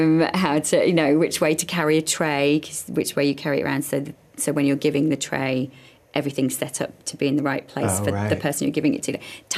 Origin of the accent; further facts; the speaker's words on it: the north of England, United Kingdom; accent: Northern; And yes, originally, you know, obviously I'm from the north. My accent's changed quite a lot. I have a mixture of every county in England now, I think, in my accent.